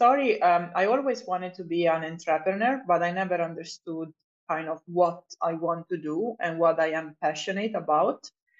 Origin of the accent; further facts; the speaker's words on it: Italy; English is a second language; moved away as an adult; now in Finland; I'm originally from Italy, but I moved to Finland in 2015.